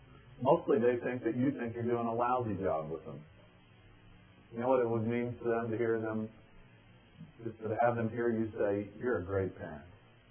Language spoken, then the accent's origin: English; United States; It's not my primary identity. It's not that I'm an American. It's not that I'm white. It's not that I'm upper middle class.